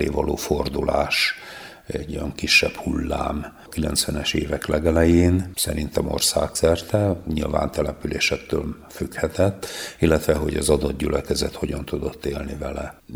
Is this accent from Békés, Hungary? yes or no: yes; Békés, Hungary; now in Debrecen, Hungary; én még Dombrádon bejártam hittanórát tartani 5 évesként, viszont Békés megyéből felnőttem, ott semmi nem volt.